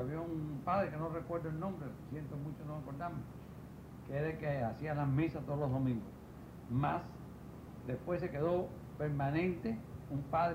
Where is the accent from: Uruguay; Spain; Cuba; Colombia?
Cuba; moved away; en el año 1967, que fue cuando yo salí de Cuba.